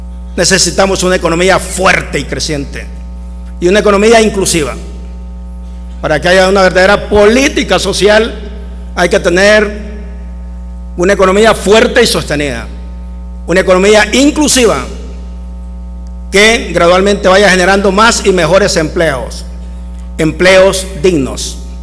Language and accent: Spanish; El Salvador; porque ante todo somos salvadoreños.